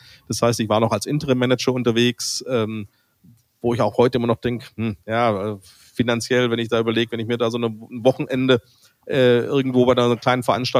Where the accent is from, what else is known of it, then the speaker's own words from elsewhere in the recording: Stuttgart, Baden-Württemberg, Germany; born there; now in Cologne, Germany; gebürtiger Stuttgarter Schwabe, wohne jetzt aber schon eine längere Zeit in Köln.